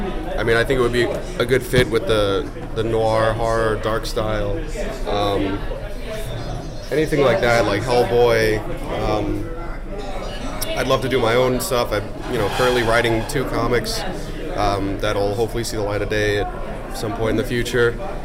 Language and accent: English; Queens, New York, United States; I grew up in Queens, New York, and I was kind of left to my own devices a lot.